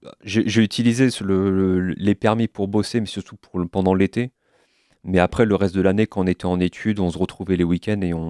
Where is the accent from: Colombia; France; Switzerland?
France; Quimper, Brittany; Bah, je suis de Quimper à la base.